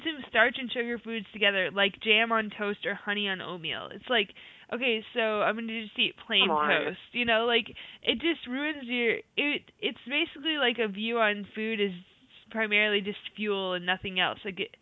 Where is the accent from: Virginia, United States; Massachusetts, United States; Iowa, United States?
Iowa, United States; I say it's because I'm from Iowa and I'm used to, like, farm stand tomatoes